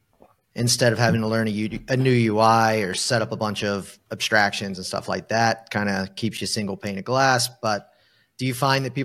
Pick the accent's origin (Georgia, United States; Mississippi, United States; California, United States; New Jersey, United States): Georgia, United States; I'm from Southeast Georgia. I mean, we're next to one of the largest swamps in the U.S. and the Okefenokee Swamp.